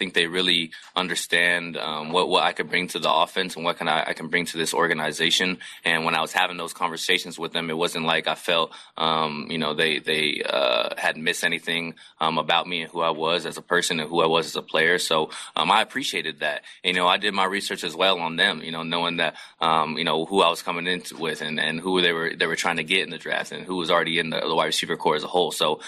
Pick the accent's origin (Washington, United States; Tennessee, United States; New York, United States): Washington, United States; Seattle; You know, I come from Seattle where people thought